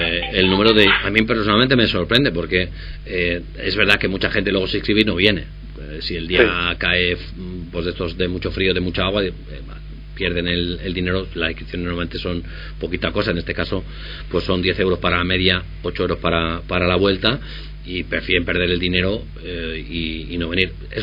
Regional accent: Salamanca, Castile and León, Spain; normalmente somos salmantinos y de la zona

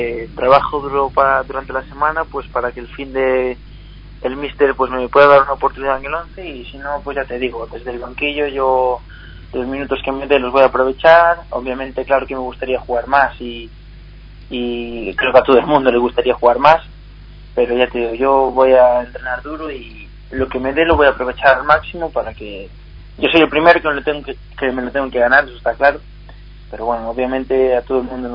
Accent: Senlles, Galicia, Spain; born there; Yo nací en un pueblo que se llama Senlles.

